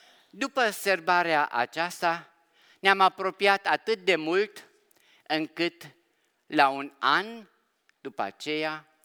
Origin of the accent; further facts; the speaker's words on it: Brașov, Brașov County, Romania; sunt original din Brașov, dintr-o familie maghiară-germană. Am studiat în Cluj la teologia protestantă din Cluj